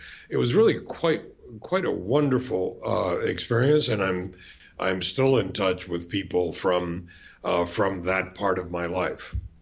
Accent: New York City, New York, United States; also born or lived in Rio Piedras, Puerto Rico; I was born in Rio Piedras in Puerto Rico. My mother was Puerto Rican. My father was Cuban. Mm. I was raised in and around New York City for most of my life.

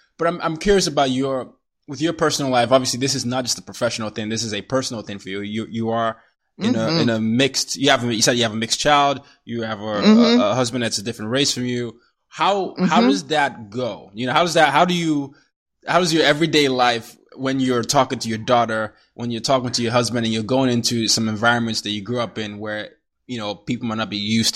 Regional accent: Nigeria; now in New York City, United States; I'm a black man. I'm a Nigerian, living in New York City

